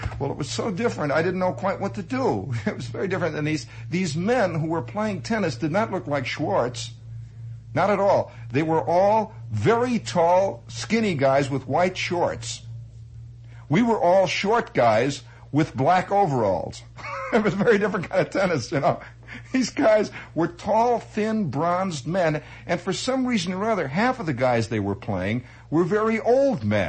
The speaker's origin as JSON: {"language": "English", "town": "Hammond", "region": "Indiana", "country": "United States", "said": "And here I am. I'm a GI from Hammond, Indiana."}